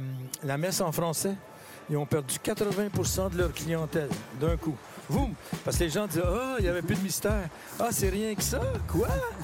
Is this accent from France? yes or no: yes; France; now in New York, United States; on habite en banlieue de New York et on est des Français, des francophones.